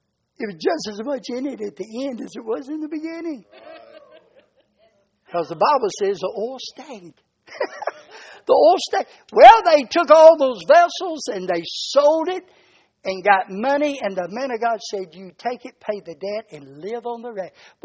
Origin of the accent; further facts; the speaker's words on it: Georgia, United States; I'm from Georgia, so you know.